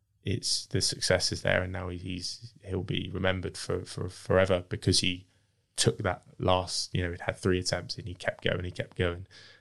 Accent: Bournemouth, South West England, United Kingdom; I'd love to headline in my hometown. I don't think we've ever had a televised boxing show in Bournemouth

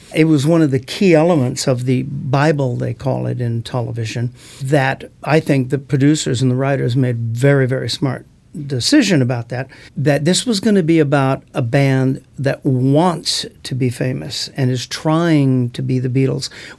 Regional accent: Los Angeles, California, United States; I'm from the Los Angeles area, San Fernando Valley. I was born in a place called Tarzana.

